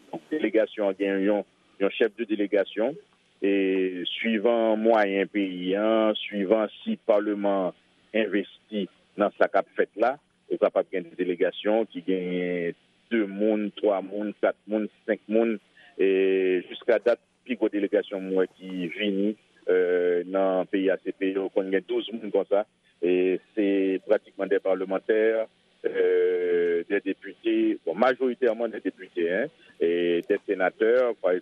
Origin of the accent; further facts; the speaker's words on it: Haiti; parce que je suis haïtien